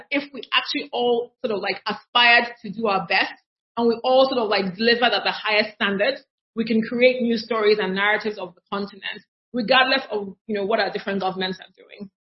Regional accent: Nigeria; I grew up in Nigeria. And many of us grew up around American music and movies.

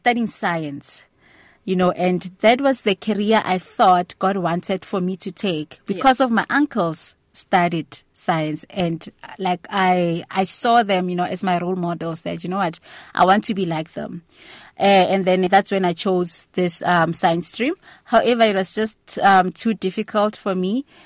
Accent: Pretoria, Gauteng, South Africa; Though I am, you know, by blood I'm Zulu, but yeah, because of I'm born and bred in Pretoria.

